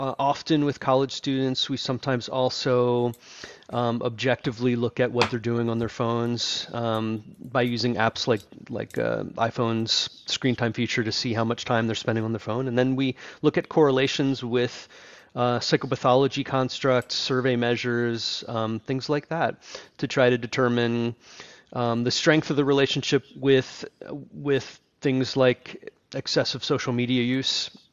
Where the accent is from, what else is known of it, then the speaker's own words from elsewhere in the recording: Baltimore, Maryland, United States; moved away; Of course, I haven't lived in Baltimore for a long time, but all of my family still lives there. But it is my hometown and where I grew up.